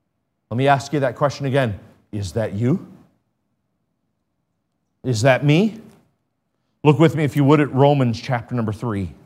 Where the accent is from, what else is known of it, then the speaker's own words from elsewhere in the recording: United States; I don't get a pass because I'm an American.